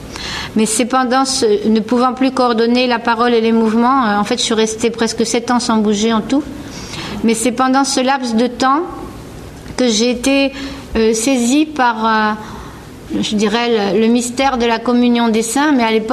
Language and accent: French; Brittany, France; born there; je suis née en Bretagne et j'ai bercé dans le scoutisme toute ma vie.